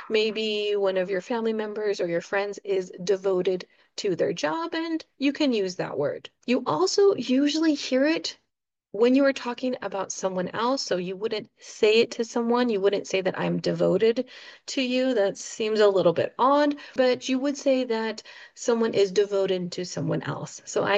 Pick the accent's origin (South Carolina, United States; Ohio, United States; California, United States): California, United States; Of course, I'm from the United States. I'm from Southern California, and that is my particular context for this word.